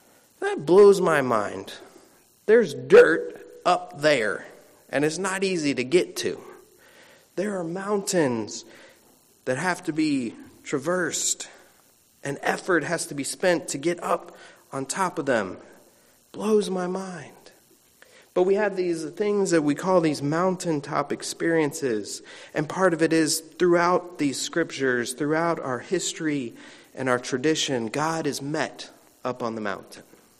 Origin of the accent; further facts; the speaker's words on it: Florida, United States; I'm from Florida. Did y'all know that? We don't have mountains where I'm from.